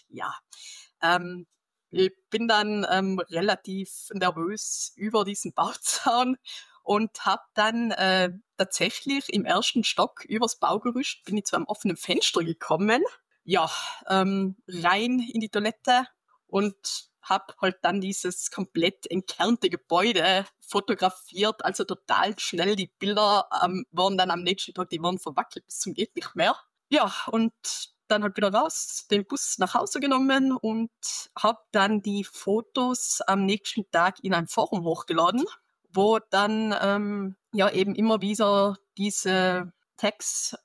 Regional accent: Austria; man hört es wahrscheinlich, ich komme aus Österreich.

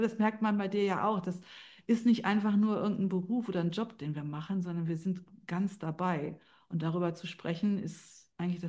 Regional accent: Wuppertal, North Rhine-Westphalia, Germany; born there

